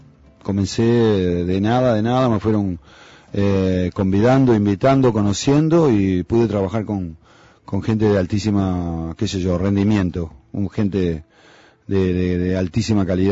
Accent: Uruguay; Nosotros somos uruguayos

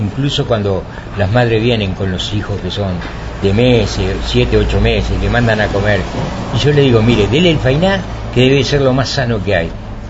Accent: Tala, Canelones, Uruguay; also born or lived in Melo; yo soy de un pueblo, pero me crié en el otro. Yo soy de Melo, pero yo me crié en el Tala, el gran Tala.

